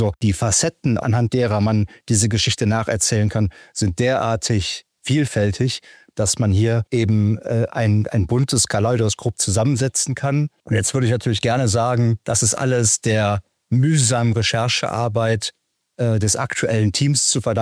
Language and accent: German; Bonn, North Rhine-Westphalia, Germany; Zu meiner persönlichen Perspektive kann ich sagen, dass wir bei Bonn auch ganz nebenbei über meine Heimatstadt sprechen.